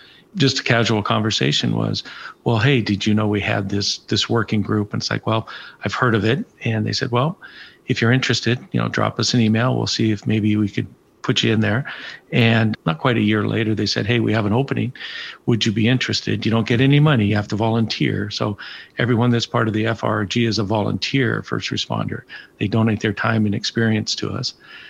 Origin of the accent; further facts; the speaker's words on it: Seattle, Washington, United States; So born and raised in the Seattle area.